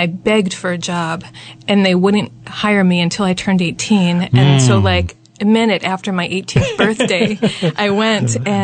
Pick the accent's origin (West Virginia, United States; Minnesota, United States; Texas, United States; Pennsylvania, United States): Pennsylvania, United States; Philadelphia; also born or lived in Havertown; I am. Okay. I am initially a Philadelphian, and then Havertonian.